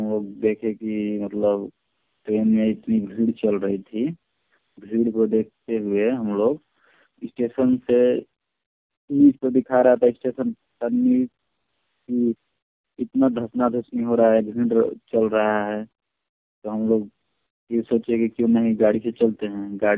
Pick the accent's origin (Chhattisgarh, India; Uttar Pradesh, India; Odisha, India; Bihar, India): Uttar Pradesh, India; Kotwa Narayanpur; मेरा गाँव है बलिया जिला कोटवा नारायणपुर।